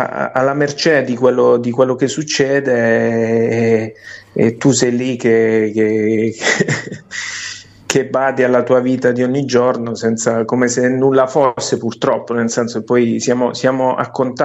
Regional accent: Apulia, Italy; now in Rome, Italy; di rimanere fuori casa, di continuare la mia vita lontano dalla mia terra natia, che è la Puglia, sì. E continuare a vivere fuori.

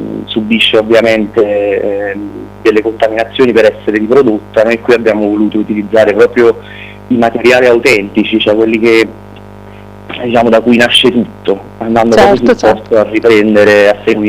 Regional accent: Benevento, Campania, Italy; Noi veniamo dalla Campania interna, siamo beneventani, anche se il gruppo è nato a Napoli

